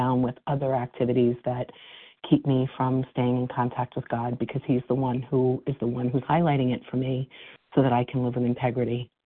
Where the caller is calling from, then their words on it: New York, United States; I'm calling from New York.